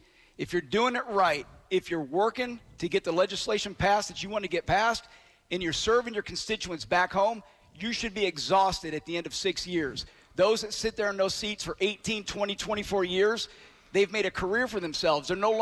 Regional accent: Monroe, Georgia, United States; Yep, I'm from Walton County, Monroe, Georgia.

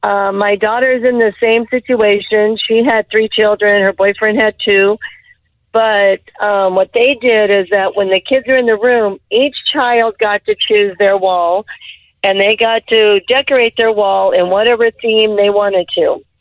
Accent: Deltona, Florida, United States; from Deltona.

